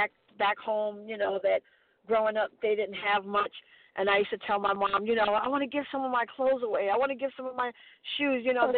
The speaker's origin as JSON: {"language": "English", "town": "Brooklyn", "region": "New York", "country": "United States", "tie": "born or raised there", "also_born_or_lived": "Virginia", "lives_now": "Las Vegas, United States", "said": "I want to shout out to all my friends back in Brooklyn that I grew up with in Prospect Place, all my friends back in Virginia."}